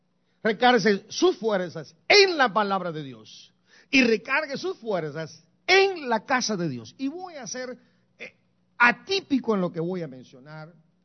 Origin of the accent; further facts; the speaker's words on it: Guatemala; moved away; la Biblia que yo me traje cuando me vine de ilegal de Guatemala, era la Biblia de mi madre